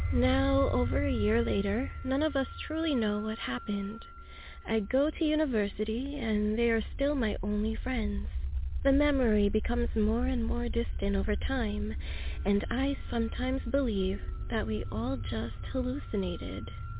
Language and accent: English; South Africa; This story takes place in South Africa, my home country.